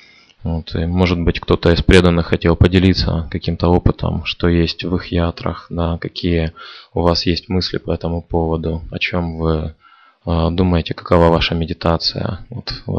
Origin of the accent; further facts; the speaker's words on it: Kharkiv, Kharkiv Oblast, Ukraine; Я из Харькова.